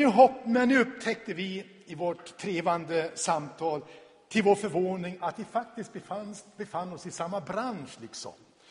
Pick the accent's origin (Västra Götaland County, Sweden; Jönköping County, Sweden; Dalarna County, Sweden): Dalarna County, Sweden; Borlänge; eftersom vi båda kommer från Borlänge, jag vill inte skryta men jag är faktiskt från Borlänge